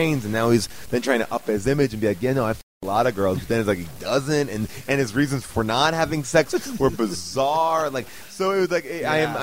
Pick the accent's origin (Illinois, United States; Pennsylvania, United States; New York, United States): New York, United States; I am from New York.